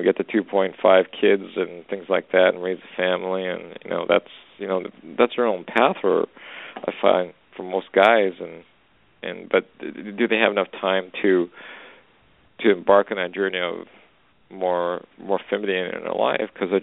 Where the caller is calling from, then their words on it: Canada; actually. I'm calling from Canada.